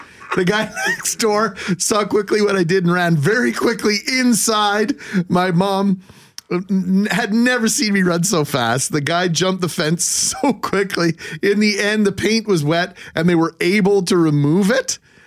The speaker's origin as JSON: {"language": "English", "town": "Thompson", "region": "Manitoba", "country": "Canada", "tie": "born or raised there", "said": "I had one of the best neighbors you could ask for growing up in Thompson, Manitoba."}